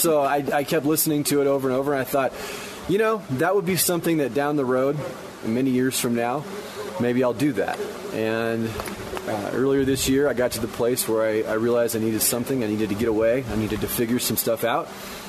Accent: Phoenix, Arizona, United States; Phoenix, Arizona.

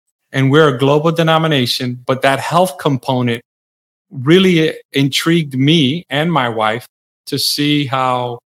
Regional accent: Bronx, New York, United States; I grew up in the South Bronx in the 70s and 80s. If you know anything about the South Bronx in that time, it was a very dangerous place to grow up in.

